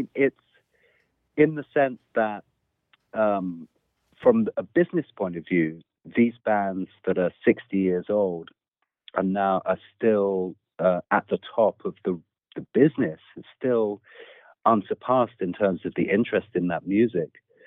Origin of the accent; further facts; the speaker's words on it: London, United Kingdom; were just up the road from where I grew up in North London.